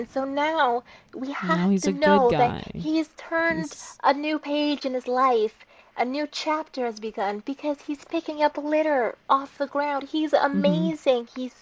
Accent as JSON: {"language": "English", "country": "Canada", "said": "but as a Canadian, I've heard it be a stereotype that some places in America, and maybe probably also Canada"}